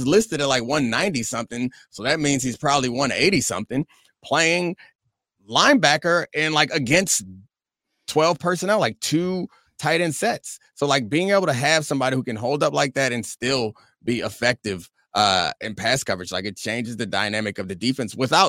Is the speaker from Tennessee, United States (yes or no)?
no; Randallstown, Maryland, United States; Yeah, well, Randallstown, Maryland. Shout out.